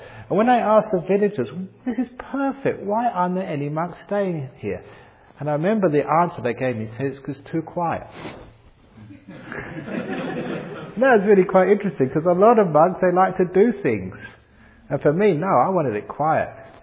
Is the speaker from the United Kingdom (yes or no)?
yes; England, United Kingdom; born there; I was born in England.